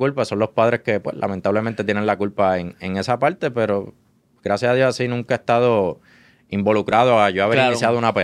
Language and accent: Spanish; Las Piedras, Puerto Rico; nosotros somos de Las Piedras, Humacao, Yabucoa, Maunabo, Junco, Gurabo.